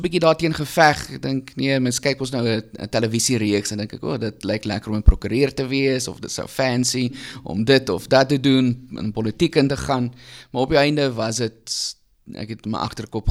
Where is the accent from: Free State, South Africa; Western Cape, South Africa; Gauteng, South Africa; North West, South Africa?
Gauteng, South Africa; Benoni; now in Oshakati, Namibia; Ja, ek kom van Benoni af. Ek en my vrou, oorspronkelijk al die jare daar groot geword, school gegaan, alles. En na Benoni natuurlijk gaan studeer in Potch, en nou is ons hier.